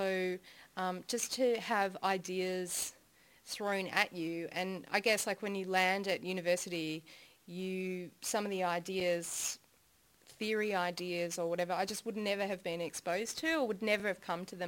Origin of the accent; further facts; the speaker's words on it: Melbourne, Victoria, Australia; I'm from Melbourne, from the southeastern suburbs. Mm-hmm. So that's about 45 minutes out of town.